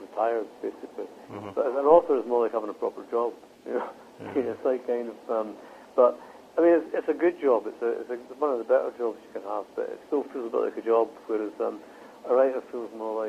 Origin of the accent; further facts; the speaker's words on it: Leith, Scotland, United Kingdom; also born or lived in Muirhouse; everybody where I grew up in Leith and in Muirhouse and the schemes, they could just chat and talk and tell tales for ages.